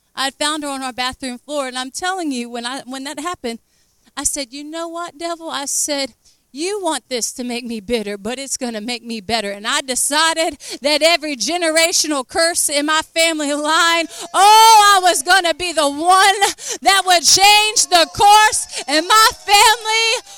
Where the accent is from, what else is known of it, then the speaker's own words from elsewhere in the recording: Virginia, United States; I had never even been to Alabama before. Never. I'm from Virginia. Did y'all know that? I'm from Virginia.